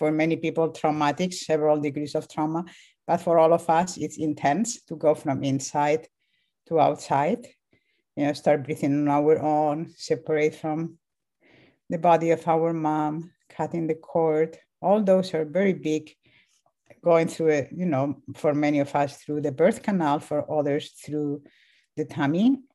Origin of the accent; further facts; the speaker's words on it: Spain; English is a second language; now in United States; If you pick up an accent, I am from Spain originally. I live in California, and I have been here for 20 years